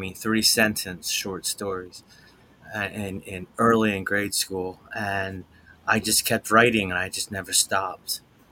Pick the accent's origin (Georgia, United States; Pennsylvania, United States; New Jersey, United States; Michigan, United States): Pennsylvania, United States; Philadelphia; born there; I was born in Philadelphia.